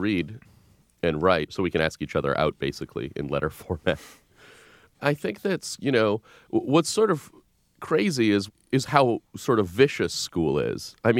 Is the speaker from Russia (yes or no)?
yes; Russia; moved away; my thing was that I was an immigrant from Russia and it was the Cold War.